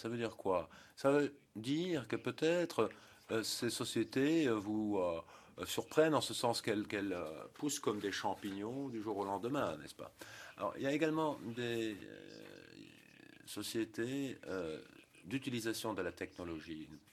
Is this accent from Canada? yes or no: no; France; je viens de France